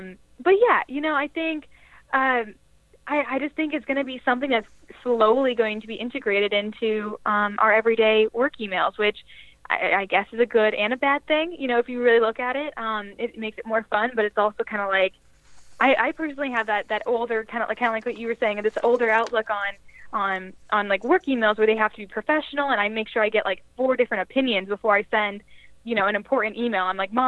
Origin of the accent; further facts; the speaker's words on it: Florida, United States; the Florida House of Representatives and everything, because I'm from Florida.